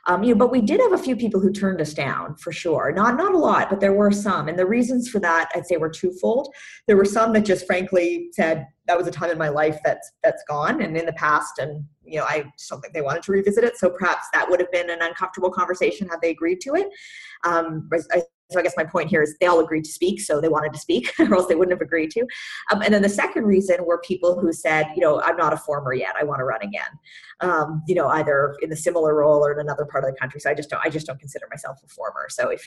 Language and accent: English; Ontario, Canada; I grew up in Ontario and I was living in Toronto at the time.